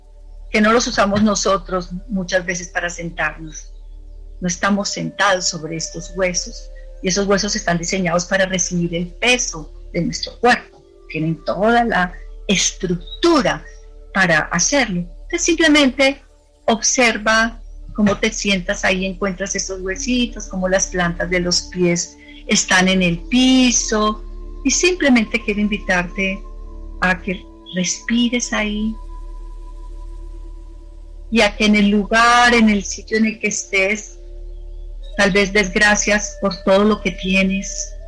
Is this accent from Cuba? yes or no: no; Colombia; de verdad como colombiana siento que eso es una forma de construir país